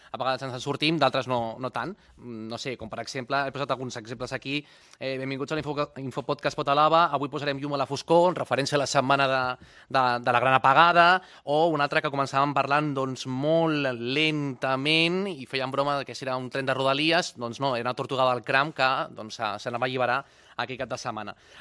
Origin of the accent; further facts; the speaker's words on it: El Prat de Llobregat, Catalonia, Spain; perquè som del Prat i al Prat doncs, ens identifiquem molt amb el pollastre